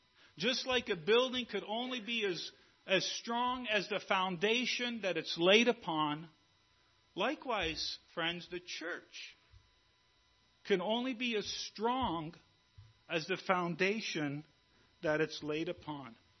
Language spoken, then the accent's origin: English; Montreal, Quebec, Canada; know, many of you know, I was raised in Montreal.